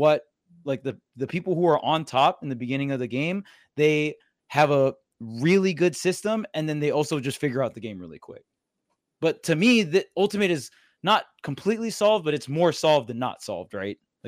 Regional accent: Hawaii, United States; also born or lived in Southern California; I mean, I'm from Hawaii, but since I lived in SoCal for so long

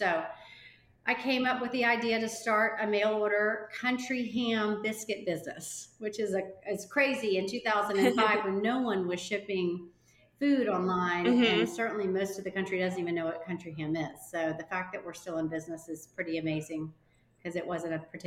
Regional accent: Charleston, South Carolina, United States; also born or lived in New York City, United States; Before I created Callie's, I lived in New York City. I'm from Charleston, but I lived in New York City

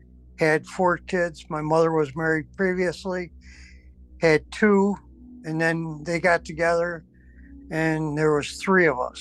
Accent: Granby, New York, United States; But we were raised out in Bowens Corners, Granby area, on a farm.

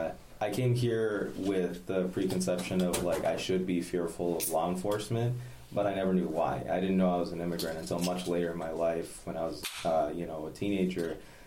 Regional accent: Tampa, Florida, United States; So I grew up in Tampa, specifically town and country, and it was majority Hispanic Latino.

